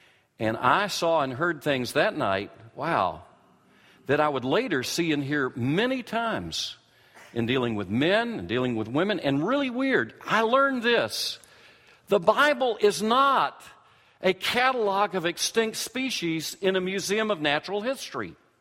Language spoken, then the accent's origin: English; the South, United States; Being a Southerner, I always hid my true feelings from people.